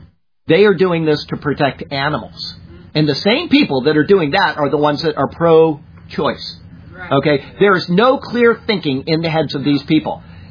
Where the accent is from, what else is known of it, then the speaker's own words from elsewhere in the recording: Siesta Key, Florida, United States; If I go to Turtle Beach, where I grew up here on Siesta Key